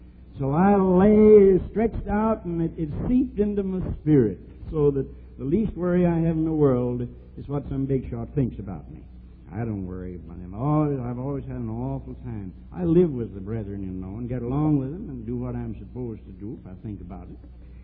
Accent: United States; accent: American; I guess it's my American accent

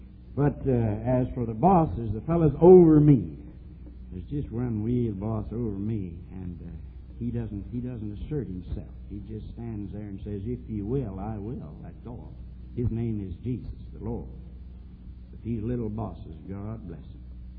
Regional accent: United States; accent: American; I guess it's my American accent

